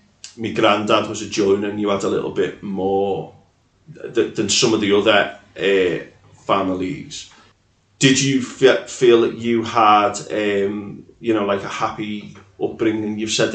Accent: Bootle, North West England, United Kingdom; also born or lived in Stoke; because I was brought up in Bootle. I went to university at Stoke.

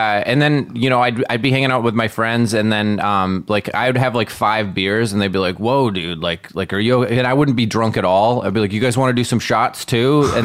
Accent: Wisconsin, United States; And I'm from Wisconsin. I was like, no, yeah.

